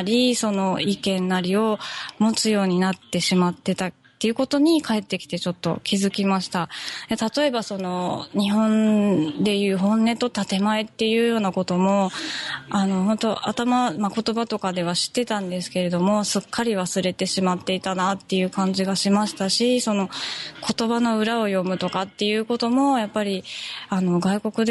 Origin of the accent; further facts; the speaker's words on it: Germany; now in Japan; でもやっぱり実際十何年間もドイツに住んでて、まあドイツで育ったようなものですので、